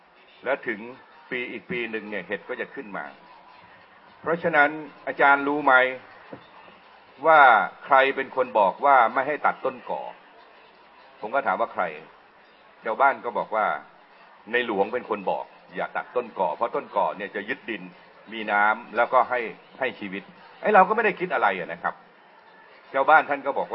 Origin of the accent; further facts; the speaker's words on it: Bangkok, Thailand; ผมเป็นคนกรุงเทพแต่ผมมีความรู้สึกผมอยากไปสอนหนังสืออีสาน